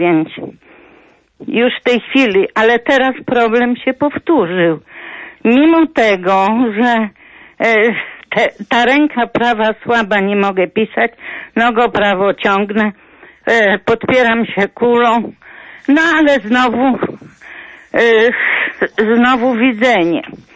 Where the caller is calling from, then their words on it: Lublin, Lublin Voivodeship, Poland; Ja z Lublina